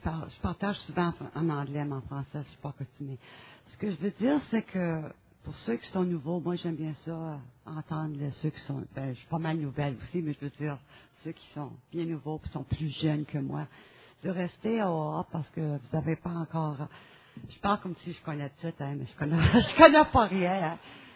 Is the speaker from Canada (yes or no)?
yes; Timmins, Ontario, Canada; also born or lived in LaSalle; now in Toronto, Canada; Je vis à Toronto, mais je viens de Timmins, puis je suis née à La Salle en Québec. Je suis francophone.